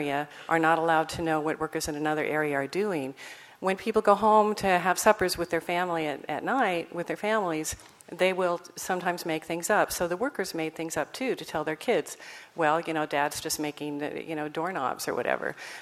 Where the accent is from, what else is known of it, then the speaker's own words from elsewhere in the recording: Colorado, United States; I come from Scandinavian farm families in Iowa and Minnesota, and my parents moved to Colorado where they thought they could start a new life, and this is my father and me right after I was born, right after we moved out to Colorado.